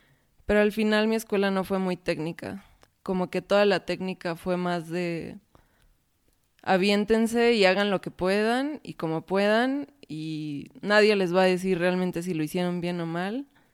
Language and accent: Spanish; Pachuca, Hidalgo, Mexico; yo soy de Pachuca, donde tampoco hay como mucha influencia artística por ahí.